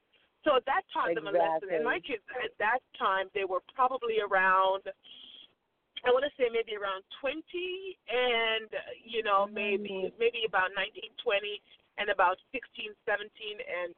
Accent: Jamaica; One of my fondest memories is growing up in Jamaica, having Christmas.

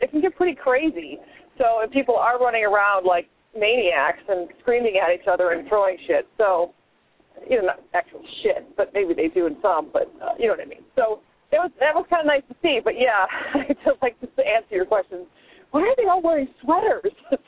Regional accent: Wayne, Illinois, United States; who actually is from my hometown of Wayne, Illinois, which I find interesting

